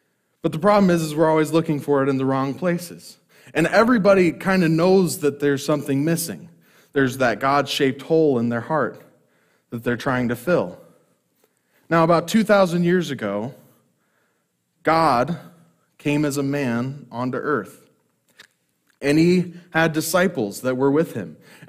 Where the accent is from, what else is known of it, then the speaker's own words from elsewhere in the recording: Great Falls, Montana, United States; I'm from Great Falls, Montana, grew up there, came out here to go to Crown College, met a beautiful girl, married her, and then am now here as a worship pastor at Living Rock.